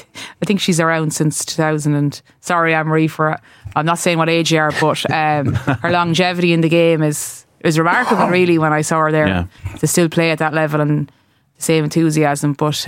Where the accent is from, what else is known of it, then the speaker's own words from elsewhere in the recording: Leinster, Ireland; I'm from Laois.